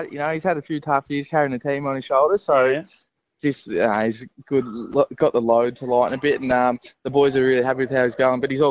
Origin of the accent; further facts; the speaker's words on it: Macedon, Victoria, Australia; So I grew up in Macedon, and the family's from Kyneton, so I went to school out there at Tagger Heart. So a nice little bit of country air.